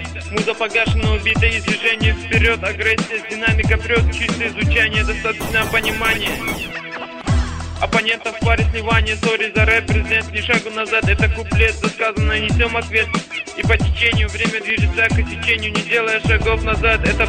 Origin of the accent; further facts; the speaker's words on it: Urgench, Xorazm Region, Uzbekistan; я из Ургенча на ваше очарование